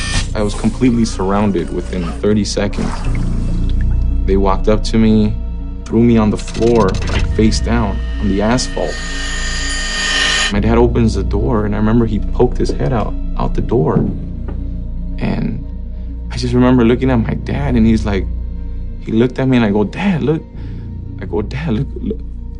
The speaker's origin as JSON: {"language": "English", "town": "Los Angeles", "region": "California", "country": "United States", "tie": "born or raised there", "said": "Well, I was born in Los Angeles in 1978."}